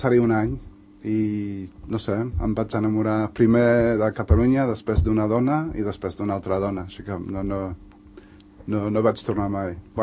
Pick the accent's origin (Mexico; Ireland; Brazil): Ireland; also born or lived in Leeds, United Kingdom; now in Spain; ja sóc més català que altra cosa, ja he viscut més aquí que no pas allà.